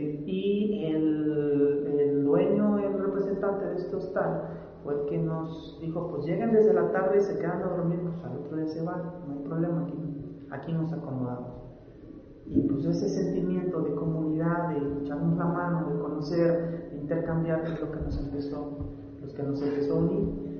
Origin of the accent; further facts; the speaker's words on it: Chiapas, Mexico; yo soy de Chiapas, ah, qué casualidad, yo también.